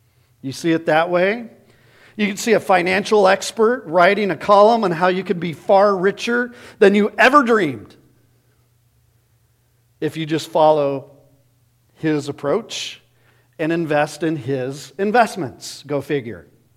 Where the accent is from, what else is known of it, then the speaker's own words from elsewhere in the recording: Phoenix, Arizona, United States; It's like I grew up in Phoenix.